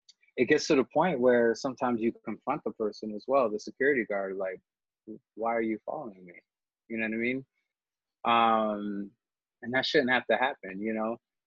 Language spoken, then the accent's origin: English; Midwest, United States; You know, growing up in the Midwest, I oftentimes found myself the only Black person in the midst of white friends, right?